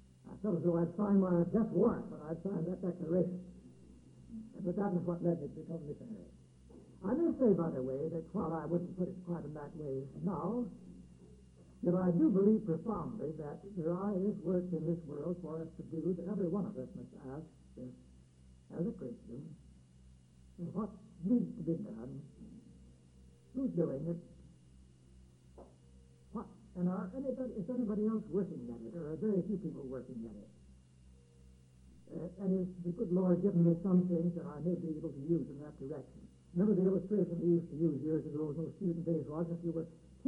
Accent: Oregon, United States; I grew up in Oregon. I'm a Baptist by heredity, inertia, and conviction.

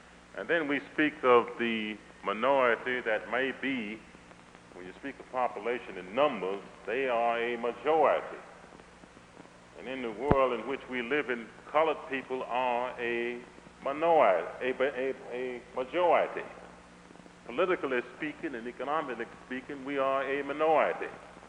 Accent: Alabama, United States; I came from a section of the country that I compare with South Africa. I came from Alabama. Section in Alabama known as the Black Belt.

